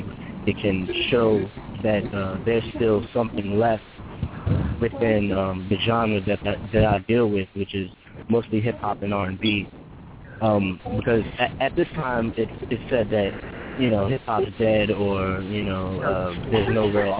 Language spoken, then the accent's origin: English; Richmond, Virginia, United States; I'm an artist from Richmond, Virginia.